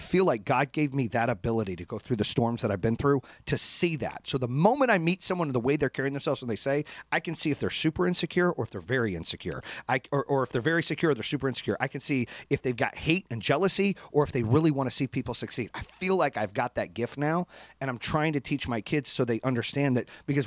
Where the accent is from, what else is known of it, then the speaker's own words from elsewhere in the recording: Arizona, United States; I grew up in Arizona where a lot of my friends were Hispanic.